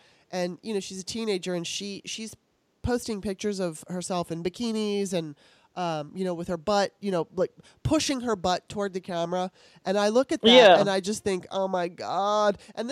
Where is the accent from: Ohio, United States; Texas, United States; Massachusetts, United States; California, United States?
California, United States; Los Angeles; I mean, I just know that growing up in Los Angeles and being in the, you know, entertainment industry, it fucked me up.